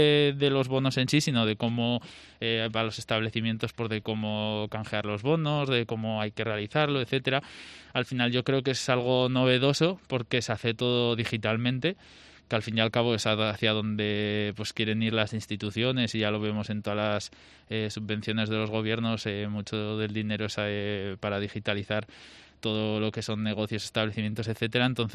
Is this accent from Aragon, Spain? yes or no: yes; Jaca, Aragon, Spain; also born or lived in France; soy de Jaca, llevo toda la vida aquí. Aunque, pues bueno, he estado entre los años que estuve jugando en Francia profesionalmente